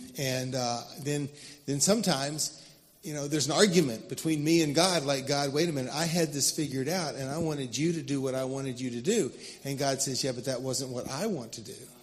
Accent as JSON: {"language": "English", "town": "Harrisonburg", "region": "Virginia", "country": "United States", "tie": "born or raised there", "said": "I grew up in Harrisonburg, just a couple hours west of here."}